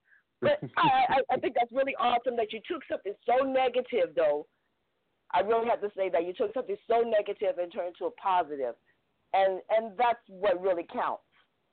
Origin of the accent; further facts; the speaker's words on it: Philadelphia, Pennsylvania, United States; now in Los Angeles, United States; I came from Philly to L.A. The people crazy in L.A., I ain't got time to have nobody, you know.